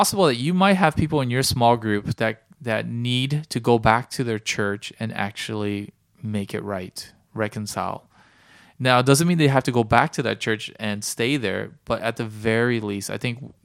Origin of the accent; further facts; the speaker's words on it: United States; I say relative because I'm an American, so big churches in America are like 50,000.